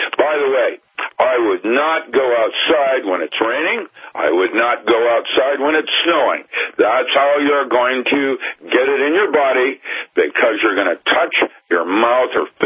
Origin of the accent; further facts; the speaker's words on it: Seattle, Washington, United States; Hanford has always been in my awareness because I grew up in Seattle